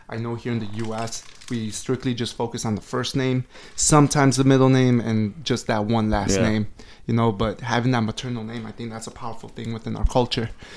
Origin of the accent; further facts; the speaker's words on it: Chicago, Illinois, United States; also born or lived in Mexico; I grew up in Chicago. Like my childhood is in Chicago. I was raised here from 2 to about, I want to say, 12, 13 years old.